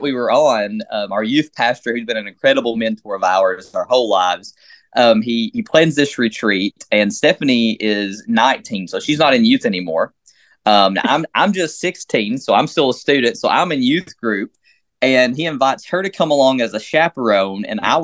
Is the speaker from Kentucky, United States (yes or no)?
yes; Kentucky, United States; So I grew up in Southeastern Kentucky. So every home, quote unquote, is a Christian home.